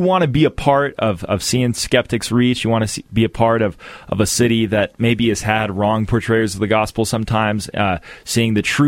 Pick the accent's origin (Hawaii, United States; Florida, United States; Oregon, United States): Oregon, United States; Portland; Oh, you know, I am from Portland.